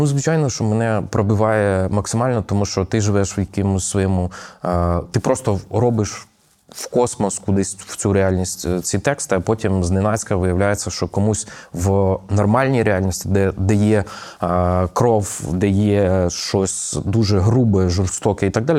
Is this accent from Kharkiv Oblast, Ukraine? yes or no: no; Kyiv, Ukraine; Я так для себе формулюю, що моє рідне місто Київ.